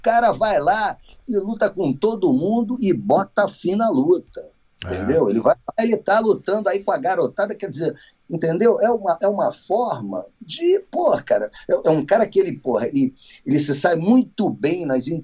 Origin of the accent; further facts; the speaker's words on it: Brazil; nós somos brasileiros, mas, porra, não é sempre que você vai torcer para um brasileiro